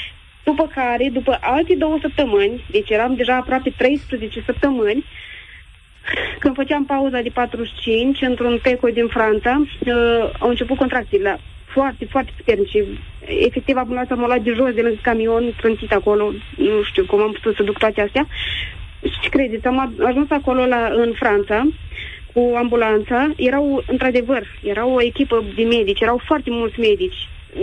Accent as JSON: {"language": "Romanian", "town": "Botoșani", "region": "Botoșani County", "country": "Romania", "said": "sunt și din Botoșani"}